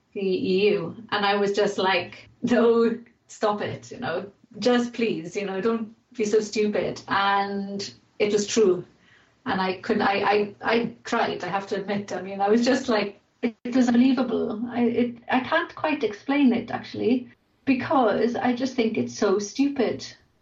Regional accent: Wales, United Kingdom; And the fact that I'm Welsh is kind of quite important, because I'm not from the valleys in Wales, but the more deprived valleys in Wales. Anyway, I'm from a valley, but not the valleys, as it were.

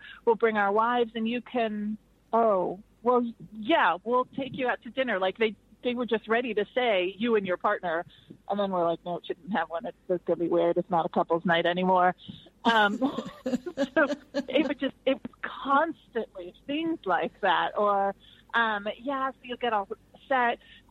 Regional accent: Washington, District of Columbia, United States; I was raised in Washington, D.C. in the U.S.

